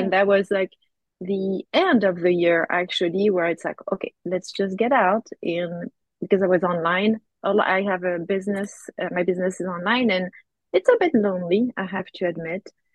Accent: Normandy, France; now in United States; I'm from Normandy, and actually, I was raised in the country. So, I had a very simple life as a kid, ended up in a large metropolis, go figure. But yeah, I'm from Normandy, so northwest

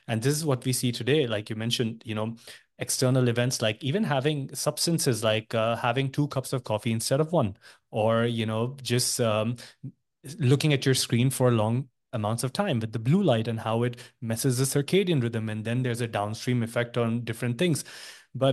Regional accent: India; I'm originally from India

